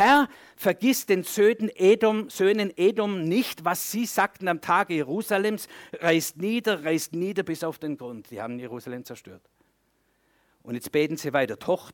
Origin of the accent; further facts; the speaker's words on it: Germany; Und da sind wir Deutsche sehr anfällig geworden.